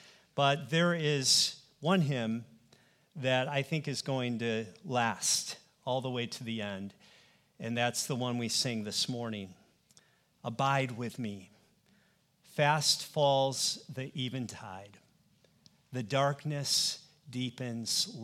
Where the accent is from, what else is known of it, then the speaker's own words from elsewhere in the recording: United States; And the people of Nepal were very welcoming and warm toward me as an American guest.